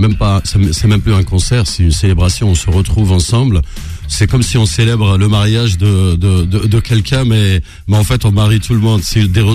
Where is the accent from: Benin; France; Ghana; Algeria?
Algeria; Sidi Bel Abbès, Sidi Bel Abbès Province